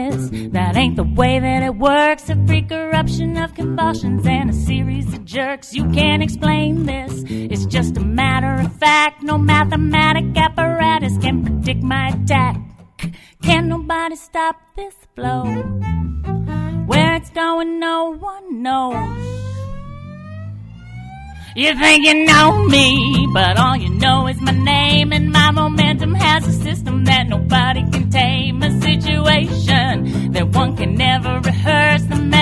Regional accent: Alabama, United States; born there; I was born in Alabama, so it's funny, when I started singing songs, everything kind of comes out a little country.

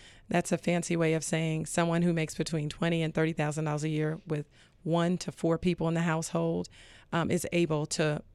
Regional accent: Long Island, New York, United States; I grew up in Long Island, New York.

